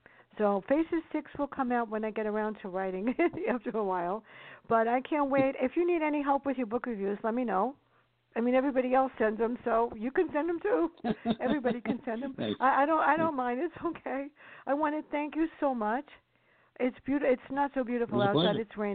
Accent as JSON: {"language": "English", "town": "Bronx", "region": "New York", "country": "United States", "tie": "born or raised there", "said": "it's a true story growing up in the South Bronx with my sister."}